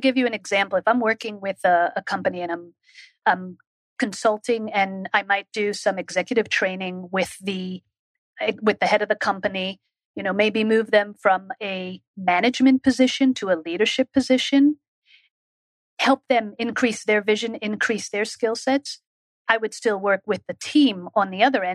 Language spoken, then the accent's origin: English; Israel; One of the things that I attribute that to is the way I grew up. And growing up in Israel, I had the opportunity for a period of time